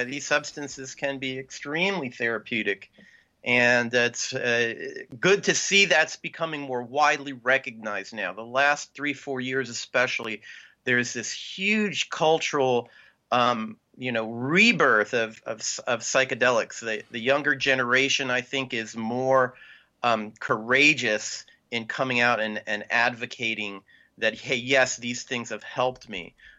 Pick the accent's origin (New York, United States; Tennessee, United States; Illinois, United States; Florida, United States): Florida, United States; because I grew up in Florida and public transit was horrible.